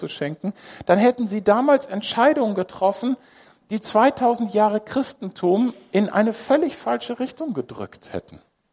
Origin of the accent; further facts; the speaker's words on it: Hamburg, Germany; in Hamburg als Hamburger mit irgendwelchen Leuten zu leben, zu arbeiten